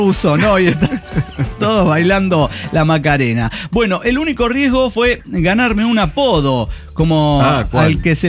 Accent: León, Guanajuato, Mexico; Me identifica como leonés, que soy orgulloso de esa tesis.

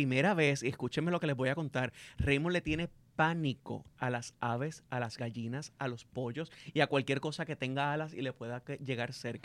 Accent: Puerto Rico; Como puertorriqueños al fin teníamos que saber qué era lo que estaba pasando

